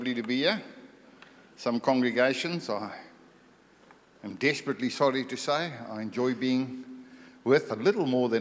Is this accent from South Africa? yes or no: yes; South Africa; accent: South African; who, about by the last session, understood my South African accent.